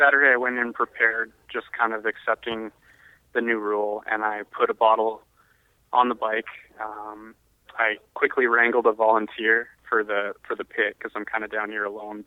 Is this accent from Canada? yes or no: yes; Canada; I mean, they welcome you with open arms